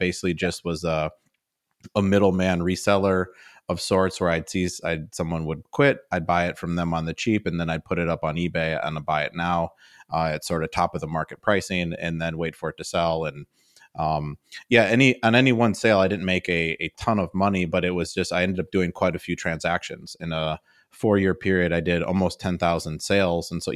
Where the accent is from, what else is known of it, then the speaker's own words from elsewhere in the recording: Milwaukee, Wisconsin, United States; and I was from the Milwaukee area. So I already kind of knew what Madison was like